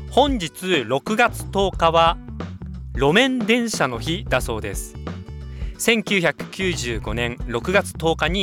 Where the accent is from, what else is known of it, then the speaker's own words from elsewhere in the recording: Nagasaki, Japan; 私の出身地長崎県長崎市、